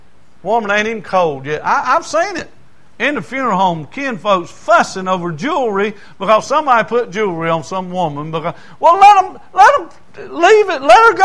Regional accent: Lancaster, United States; I grew up in Lancaster, and people from up north

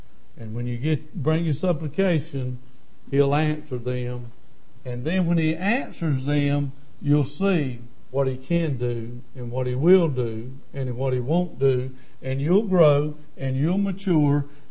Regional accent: Lancaster, South Carolina, United States; And he knew I was from Lancaster, but we were living in Rock Hill, of course, had a wife and kids. He said, why don't we go back down to Lancaster and start a church?

